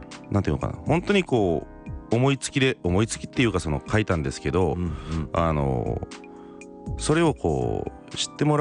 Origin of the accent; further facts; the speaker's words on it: Kumamoto, Japan; 私たち熊本県民が阿蘇の恩恵を多大に受けてる